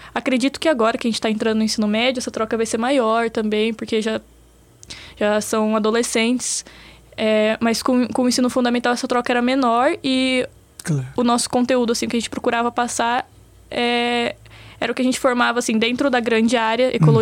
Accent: Americana, São Paulo, Brazil; Eu sou de Americana, uma cidade do interior.

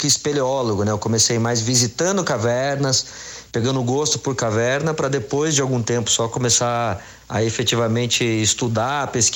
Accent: Itapeva, São Paulo, Brazil; Eu sou de Itapeva, uma cidade aqui do interior de São Paulo também

